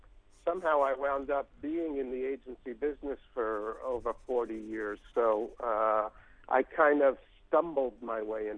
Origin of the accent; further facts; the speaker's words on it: Far Rockaway, New York, United States; also born or lived in Brooklyn; And I spent my first 10 years in Brooklyn, and then my family moved to another part of New York City called Far Rockaway, which is a beach town as far away from the center of New York City as you can get.